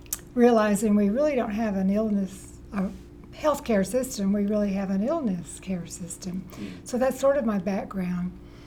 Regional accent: Florence, Alabama, United States; from Florence, Alabama.

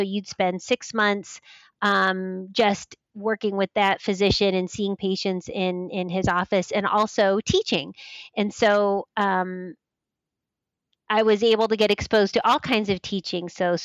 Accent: Akron, Ohio, United States; So I was born and raised in Akron. I'm from this community. Our family first came here back in the 70s.

